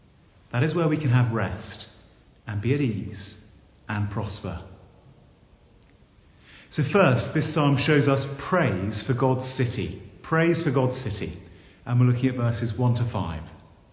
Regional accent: South West England, United Kingdom; I'm originally from Dorset.

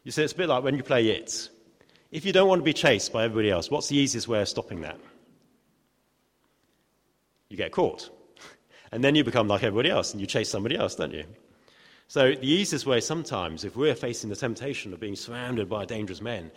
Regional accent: East of England, United Kingdom; I'm from Norfolk. You don't come from Norfolk without a few of these in your car.

